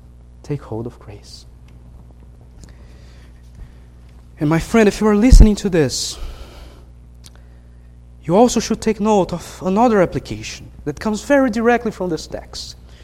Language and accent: English; Brazil; English is a second language; now in United States; As you can tell by my accent, I'm not American, right? I'm Brazilian.